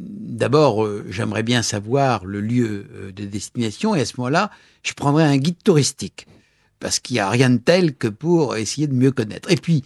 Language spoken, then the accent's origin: French; Algeria; il se trouve que je suis né en Algérie et que j'ai vécu pratiquement toute la guerre d'Algérie